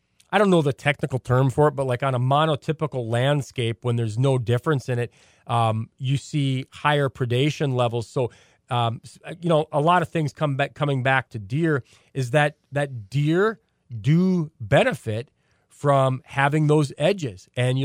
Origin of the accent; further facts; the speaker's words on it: North Dakota, United States; And I've never, you know, growing up in North Dakota, you never really revered the shelter belt because they were everywhere.